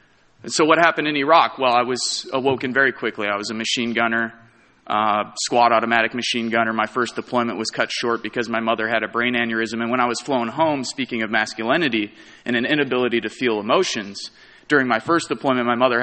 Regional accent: Rust Belt, United States; I grew up in a Rust Belt area, it's all steel mill towns.

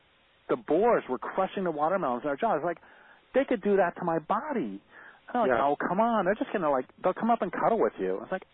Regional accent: Colorado, United States; You know, I grew up in Colorado. I saw coyotes all the time, and I was very comfortable with them.

